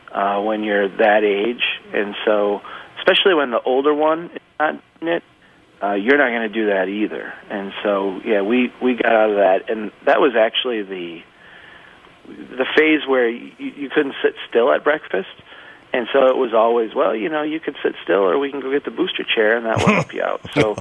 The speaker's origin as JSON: {"language": "English", "town": "Brainerd", "region": "Minnesota", "country": "United States", "tie": "born or raised there", "said": "I mean, I'm from Brainerd, and I love Brainerd. I love my hometown."}